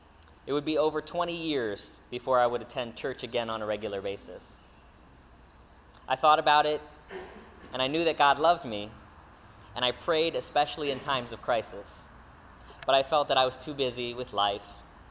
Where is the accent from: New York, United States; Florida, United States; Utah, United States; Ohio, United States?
Florida, United States; Delray Beach; I grew up in Delray Beach, Florida. It's a small beach town. Now it has grown quite a bit.